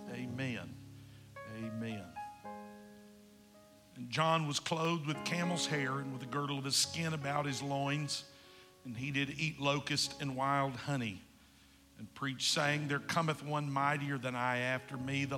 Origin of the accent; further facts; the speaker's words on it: the South, United States; I grew up in the South, and I didn't like the heat. And I moved up north, and I hate the cold.